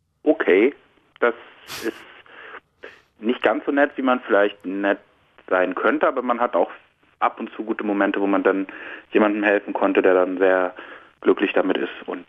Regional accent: Rostock, Mecklenburg-Vorpommern, Germany; moved away as an adult; now in Hamburg, Germany; ich komme aus Rostock ursprünglich

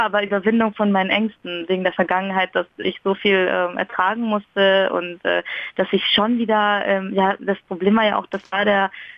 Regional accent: Rhineland, Germany; Und ja, ich komme aus dem Rheinland und das ist halt schon ein bisschen weg.

